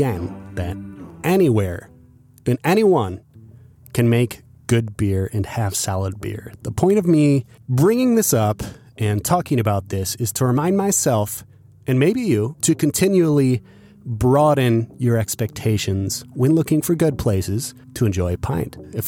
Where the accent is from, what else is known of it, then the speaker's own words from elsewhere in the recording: Dubuque, Iowa, United States; Jubek Brewing, for instance, in Dubuque, Iowa, in my hometown, serves cask ale.